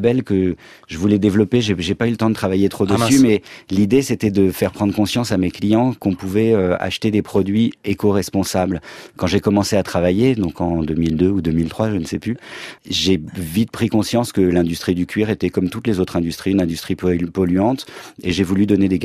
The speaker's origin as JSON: {"language": "French", "town": "Nancy", "region": "Grand Est", "country": "France", "said": "je viens de Nancy, ville pluvieuse de l'est de la France"}